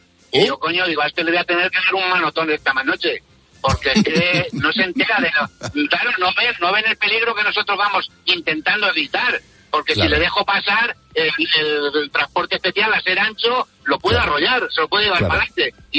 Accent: Villarrobledo, Castilla-La Mancha, Spain; yo soy de Villarroledo, Albacete

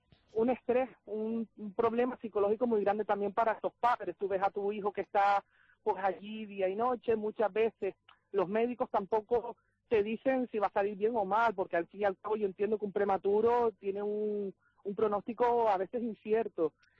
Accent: Canary Islands, Spain; yo que soy de Gran Canaria

